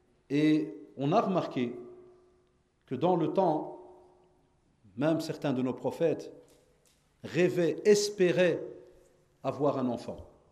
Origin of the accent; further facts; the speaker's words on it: Belgium; chez nous en Belgique